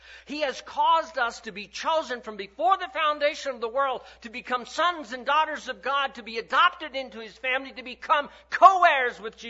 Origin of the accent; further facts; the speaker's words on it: Texas, United States; I grew up in the Texas Panhandle and football was the king of sports.